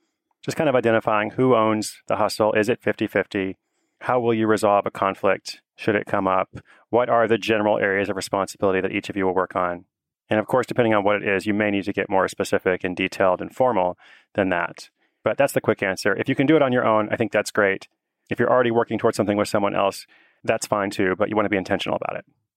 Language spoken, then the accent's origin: English; Portland, Oregon, United States; and today I'm back in my hometown of Portland, Oregon